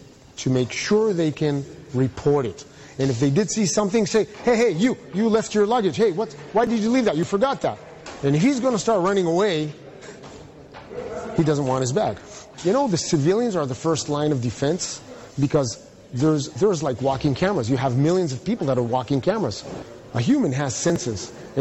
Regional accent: Israel; For example, I'm from Israel, and every child knows that an abandoned bag may be a bomb.

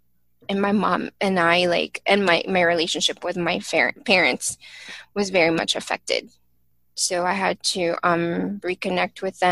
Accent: Philippines; moved away; a lot of what I grew up with in the Philippines, I definitely carried on, you know, coming here.

